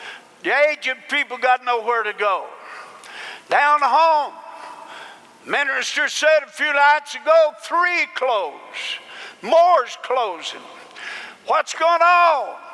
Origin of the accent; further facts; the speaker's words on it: Madisonville, Tennessee, United States; just the other day in my hometown, Madisonville, Tennessee.